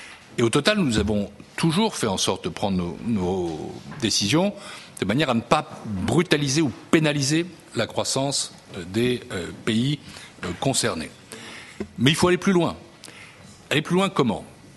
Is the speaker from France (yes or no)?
yes; France; comme vous l'avez peut-être remarqué à la langue que j'utilise, je suis français.